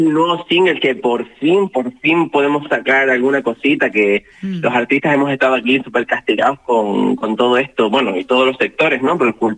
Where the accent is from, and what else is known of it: Canary Islands, Spain; born or raised there